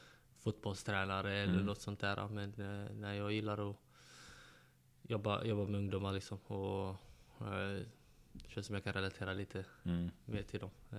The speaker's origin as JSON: {"language": "Swedish", "town": "Gothenburg", "region": "Västra Götaland County", "country": "Sweden", "tie": "born or raised there", "said": "Jag är född där också, jag är född i Göteborg. Uppväxt i ett ställe som heter Kortedala, som jag spenderar mesta del av mitt liv."}